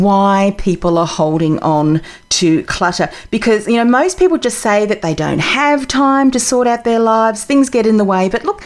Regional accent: Australia; And then you have the different accents too because you're South African and I'm from Australia.

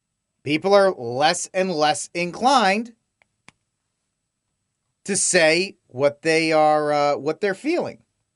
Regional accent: New England, United States; now in Texas, United States; That's because I'm from New England and I actually had fall, unlike here in Texas, where it goes from summer to winter to summer again.

